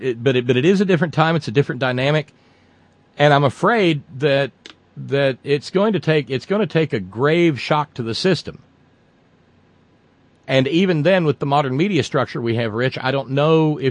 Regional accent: Alabama, United States; I saw a photo of my hometown, which is in northwest Alabama.

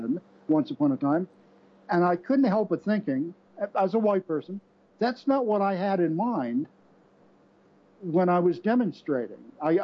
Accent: Alexandria, Virginia, United States; And then a couple of years later, when I was growing up in Alexandria, Virginia, we had three main taxicab companies

